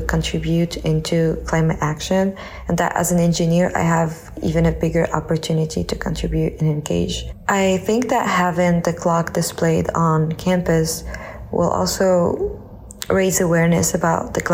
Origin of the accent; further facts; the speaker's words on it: Morocco; I'm from Morocco.